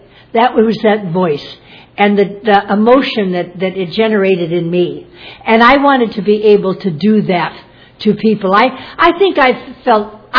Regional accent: Iowa, United States; I was born in 1940. I'm 69 years old now, and I was born in Iowa and brought up there, and I spent the first 23 years of my life there.

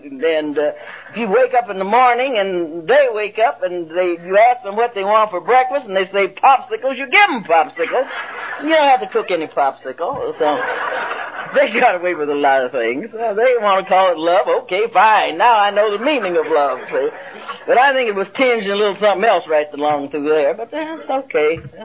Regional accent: Ohio, United States; I remember growing up in Ohio, and I got put out of school so many times.

